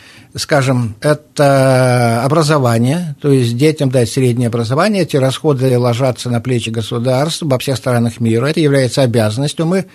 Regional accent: Belarus; Я говорю, ну, я из Беларуси, мы еще не достигли такого уровня, чтобы страховые полисы

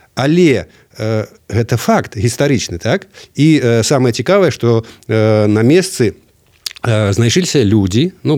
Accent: Druya, Vitebsk Region, Belarus; І вось я якраз родам з Друї

